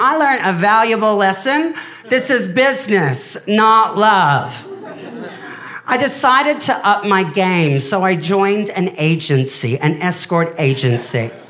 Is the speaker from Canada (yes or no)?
no; Australia; now in London, United Kingdom; See, I'm actually Australian